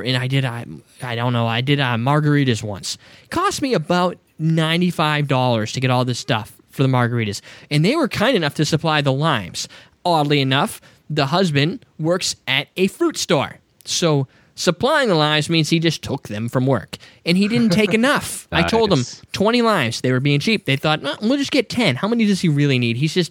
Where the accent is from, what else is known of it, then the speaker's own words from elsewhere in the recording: Minnesota, United States; Minnesota.